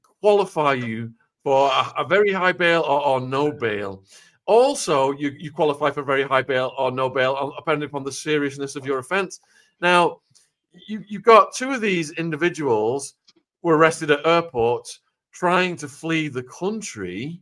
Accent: United Kingdom; I'm a British person. I could flee the country.

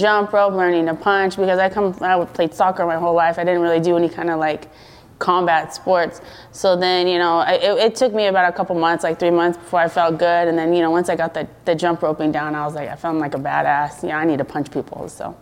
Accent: Victorville, California, United States; I'm from Victorville, California.

